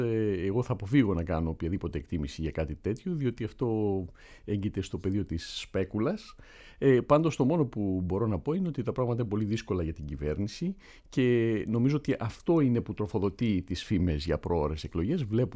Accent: Egypt; και μεγάλωσα στην Αίγυπτο, μιλώ αραβικά πολύ καλά και η επαφή μου με την χώρα της καταγωγής μου και της αναθροφής μου, την Αίγυπτο δηλαδή, παραμένει πάρα πολύ ισχυρή.

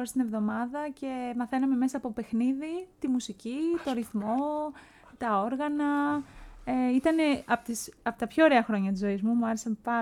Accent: Vouno, North Aegean, Greece; Όχι, όχι, είμαστε από τα Μαστιχοχώρια.

